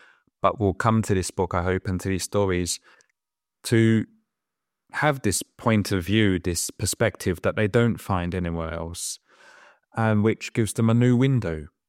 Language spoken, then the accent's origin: English; England, United Kingdom; now in France; I've lived in France for many years, writing both English and French, is because of that feeling of foreignness growing up in England and English, and wanting, as soon as I could, as a young adult, to move overseas and to speak every day in a different language.